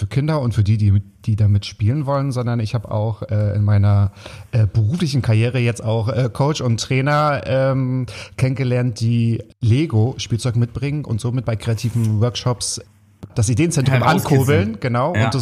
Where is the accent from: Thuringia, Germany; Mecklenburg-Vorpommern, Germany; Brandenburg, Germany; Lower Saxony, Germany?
Mecklenburg-Vorpommern, Germany; Waren an der Müritz; wenn ich sage, ich komme aus Waren an der Müre zum Beispiel, sagen alle, oh, das ist total toll